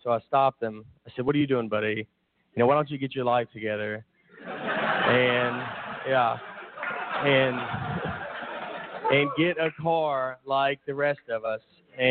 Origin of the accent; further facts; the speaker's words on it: Tennessee, United States; accent: thick accent; I am originally from Tennessee. And, all right. I have a thick accent.